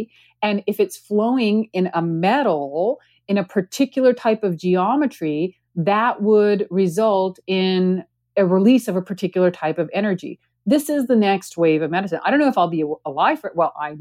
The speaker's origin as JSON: {"language": "English", "country": "India", "said": "I'm in India and because of the space I'm in. And even though I have some familiarity because I am Indian"}